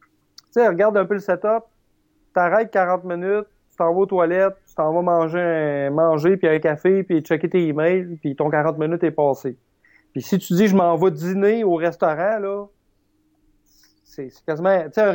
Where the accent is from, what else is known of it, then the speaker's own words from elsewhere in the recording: Val-d'Or, Quebec, Canada; Moi, comme j'expliquais, je suis originaire de Val-d'Or.